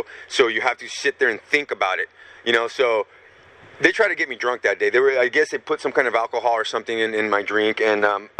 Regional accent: Watsonville, California, United States; I'm from Watsonville, man. You know, I'm from Clifford right there. I grew up there, man.

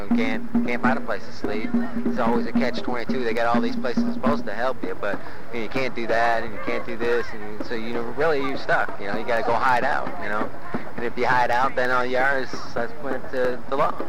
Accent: Chicago, Illinois, United States; Like I said, I'm from Chicago, You got Navy Pier, you got the Wharf, We got the Science and Industry, Field Museum, Planetarium.

